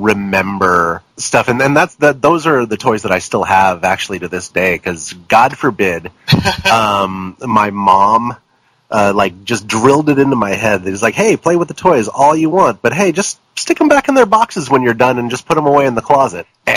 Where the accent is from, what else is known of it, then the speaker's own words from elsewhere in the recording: Japan; well, heck, I grew up in Japan.